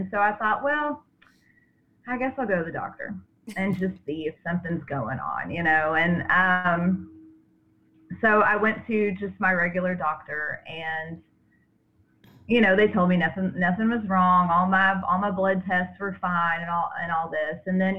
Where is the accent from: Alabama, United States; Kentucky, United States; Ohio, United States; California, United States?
Kentucky, United States; So, you know, I grew up in Kentucky, and I was always, you know, out in the woods, playing outside